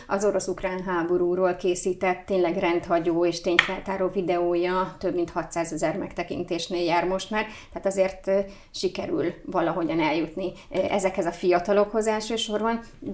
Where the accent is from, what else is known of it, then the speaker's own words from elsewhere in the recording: Hungary; mert az, hogy mi magyarok vagyunk, a nemzet tudat, az nem egy teljesen üres szó